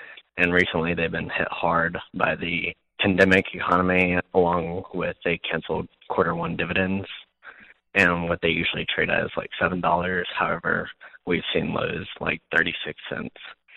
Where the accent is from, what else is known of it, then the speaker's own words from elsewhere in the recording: Memphis, Tennessee, United States; I'm a current listener and I'm from Memphis, Tennessee.